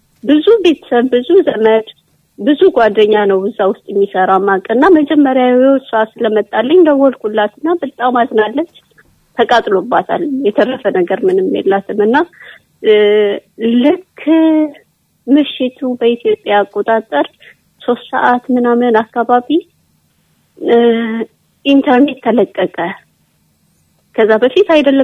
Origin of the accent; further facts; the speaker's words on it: Gondar, Amhara, Ethiopia; እኔ ያው ጎንደር ተወልጄ ያደኩበት ነው። ቤተሰቦቼም ጓደኞች ዘመዶች ሁሉም የሚኖሩበት ነው።